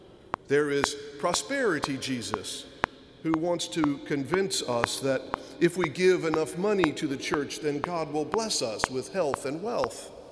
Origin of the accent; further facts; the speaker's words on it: Washington, District of Columbia, United States; born there; I was born in Washington, D.C., a little more than a month after the original march in 1963